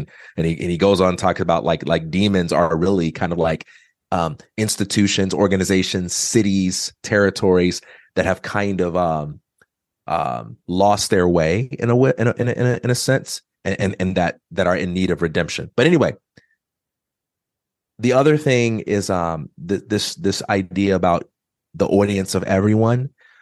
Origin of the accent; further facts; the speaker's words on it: Chicago, Illinois, United States; I'm so glad growing up in Chicago, I didn't have arguments about LeBron James and Michael Jordan growing up.